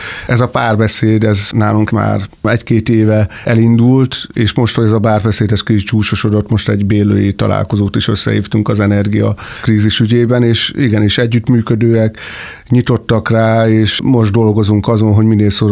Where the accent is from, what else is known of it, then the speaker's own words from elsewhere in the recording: Tiszagyenda, Jász-Nagykun-Szolnok, Hungary; born there; mint ahogy én egy nagyon kis faluba születtem, Tiszagyendán